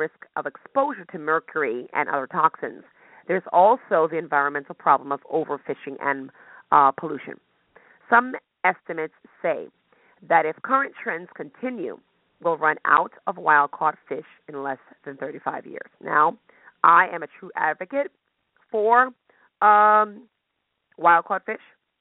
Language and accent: English; New York City, New York, United States; Yes, I said blocks. I'm from New York City, so hey, I say blocks.